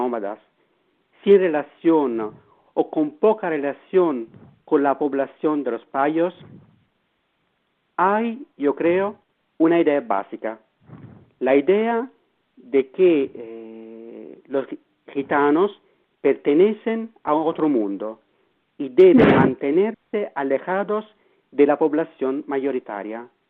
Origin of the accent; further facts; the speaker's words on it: Italy; Se calcula que en Italia viven unos 120.000